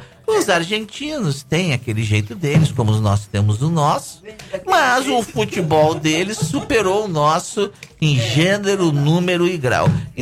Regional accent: Porto Alegre, Rio Grande do Sul, Brazil; Do Sul, né? Eu sou de Porto Alegre, e nós temos uma proximidade muito grande com os argentinos, com os uruguaios também.

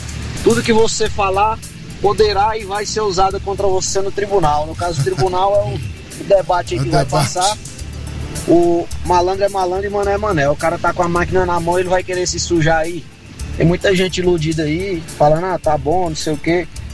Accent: Piauí, Brazil; Então, eu sou do Piauí, muita gente lá vai trabalhar, vai pra roça

